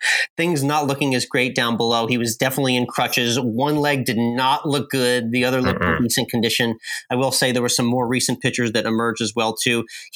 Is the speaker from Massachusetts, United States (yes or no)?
yes; Massachusetts, United States; That first golf tournament I ever volunteered at in my hometown in Massachusetts